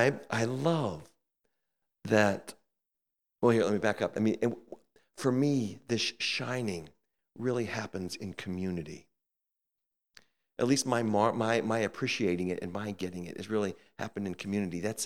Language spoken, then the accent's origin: English; United States; as an American who grew up with a lot of emphasis on individualism